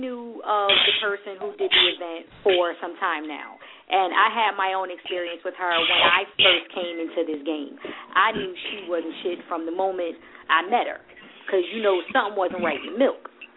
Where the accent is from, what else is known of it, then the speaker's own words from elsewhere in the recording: Elizabeth, New Jersey, United States; I'm like, oh, I'm from Elizabeth.